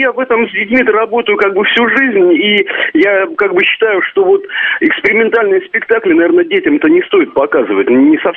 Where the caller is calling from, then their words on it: Zhuhai, Guangdong, China; который гонконгский клоун. Я из Джуха, из Китая звоню.